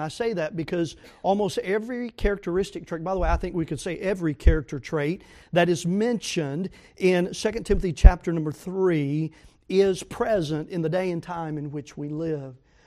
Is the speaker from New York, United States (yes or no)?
no; Tennessee, United States; But that's just me, I'm from Tennessee.